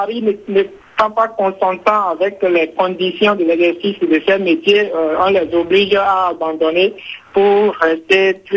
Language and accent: French; Benin; En Afrique, et plus précisément chez nous au Bénin